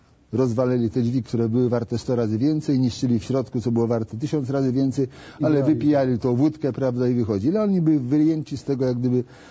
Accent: Warsaw, Masovian Voivodeship, Poland; Ja jestem no warszawiakiem, wcielonym troszeczkę, mieszkałem pod Warszawą, tam się moi rodzice urodzili, a teraz Stara Miłosna jest w Warszawie.

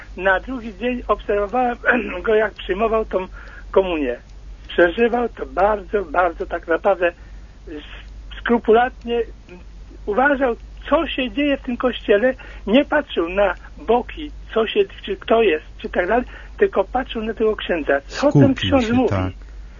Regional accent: Poznań, Greater Poland Voivodeship, Poland; now in Wrocław, Poland; z Wrocławia. W tej chwili jestem ja tutaj we Wrocławiu, a jestem z Poznania.

